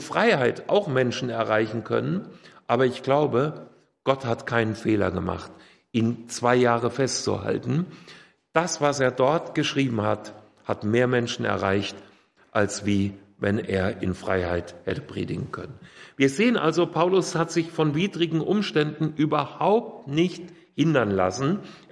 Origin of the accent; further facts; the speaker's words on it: Hünfeld, Hesse, Germany; now in Coesfeld, Germany; Unsere Gemeinde in Hünfeld, wo ich herkomme, ich bin vom Hünfeld ins Coesfeld gekommen, ja.